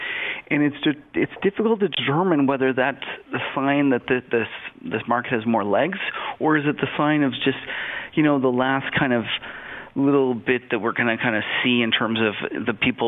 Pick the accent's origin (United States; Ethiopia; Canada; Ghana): Canada; we're Canadian